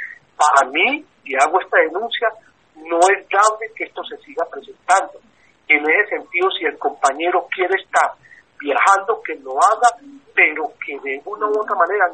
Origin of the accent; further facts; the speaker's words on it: Colombia; como sociedad, como colombianos